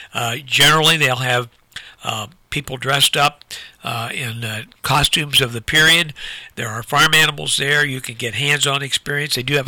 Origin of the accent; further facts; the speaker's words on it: Logan, Ohio, United States; an Oktoberfest that takes place in my hometown, Logan, Ohio.